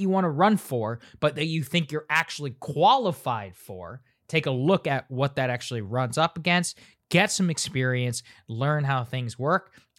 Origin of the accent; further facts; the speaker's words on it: Chicago, Illinois, United States; I'm from Chicago. I was watching the Cubs game